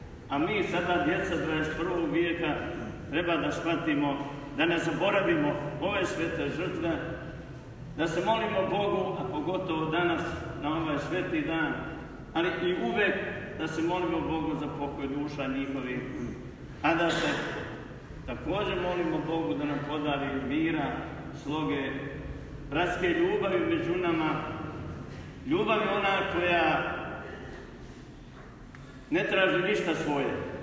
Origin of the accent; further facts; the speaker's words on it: Sremska Mitrovica, Vojvodina, Serbia; pa i ovdje kod nas u Sremskoj Mitrovici na Sremskom frontu